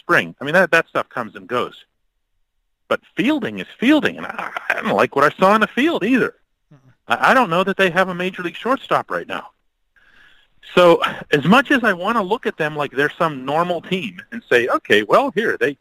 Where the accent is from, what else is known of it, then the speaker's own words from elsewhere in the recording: Pittsburgh, Pennsylvania, United States; one thing about me is that I'm born and raised in Pittsburgh. I grew up on the Pirates.